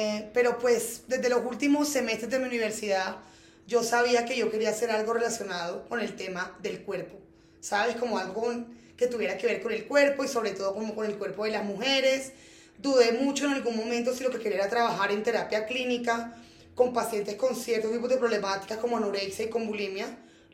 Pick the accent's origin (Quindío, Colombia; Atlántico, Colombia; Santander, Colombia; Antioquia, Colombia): Atlántico, Colombia; Barranquilla; el reto básicamente fue que yo me vine de Barranquilla, mis papás estaban sosteniéndome económicamente, pagando mi universidad.